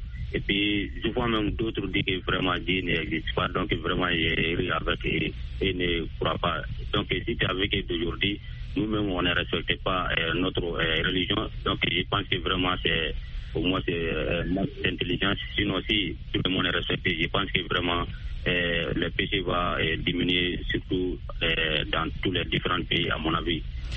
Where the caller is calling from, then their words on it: Mali; Oui, toujours dans mon village natal